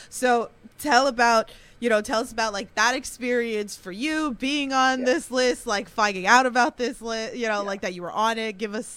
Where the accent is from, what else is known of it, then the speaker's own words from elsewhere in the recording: New York, United States; I always say, right, like, you know, we're from New York.